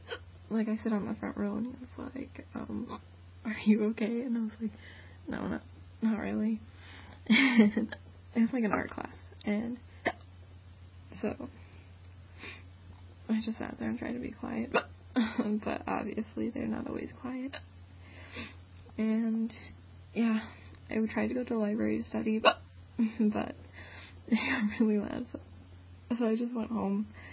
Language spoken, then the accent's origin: English; Utah, United States; I'm from Utah.